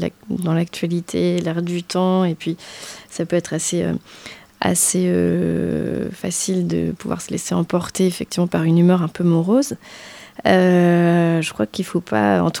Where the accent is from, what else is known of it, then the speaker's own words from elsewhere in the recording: Nouvelle-Aquitaine, France; comme je viens de Lot-et-Garonne